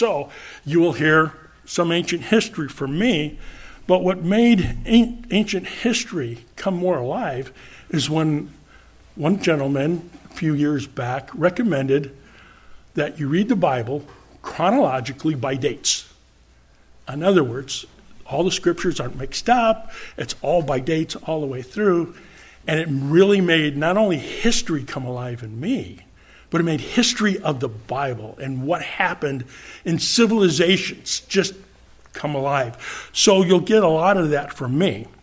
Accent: Chicago, Illinois, United States; I know I sound a little different. It's because I am a Chicagoan. So I am a Yankee. Please don't take that against me, but I'm proud of my heritage. Born and raised in Chicago.

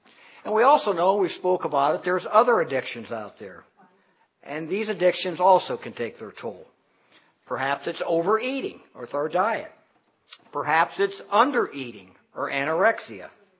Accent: Sugar Creek, United States; I remember as a young boy, I grew up in Sugar Creek, and I rode my bicycle all over Sugar Creek.

